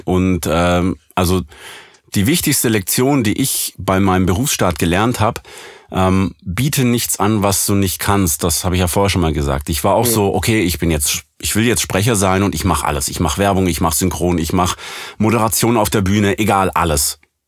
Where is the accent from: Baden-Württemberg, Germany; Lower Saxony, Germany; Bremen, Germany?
Baden-Württemberg, Germany; accent: Swabian; Ich komme aus dem Schwabeländle. Und das dauert schon eine Weile, bis man das los hat.